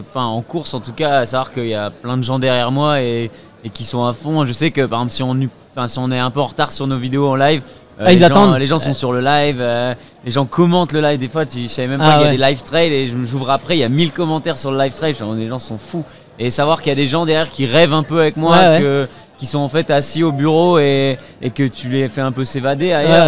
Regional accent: Lille, Hauts-de-France, France; Non, je suis originaire de Nord, du Nord. De Lille de base.

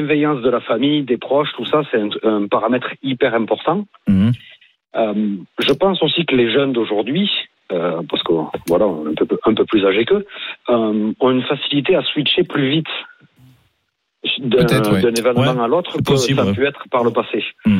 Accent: Bordeaux, Nouvelle-Aquitaine, France; Je suis de la Gente de Bordeaux.

